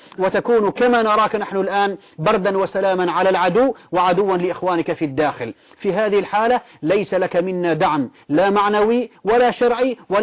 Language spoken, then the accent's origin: Arabic; Syria; وعندنا في سوريا ما دامت قدرة الشعب السوري على انصاف نفسه وانتزاع حريته وكرامته لم تكفي لتحقيق المراد